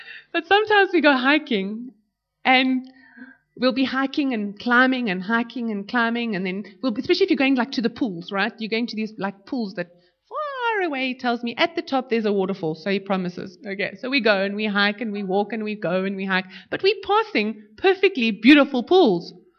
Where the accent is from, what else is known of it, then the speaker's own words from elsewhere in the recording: Johannesburg, Gauteng, South Africa; I'm not just Greek, I'm also Greek from Joburg, so I can do kugel like you've never seen.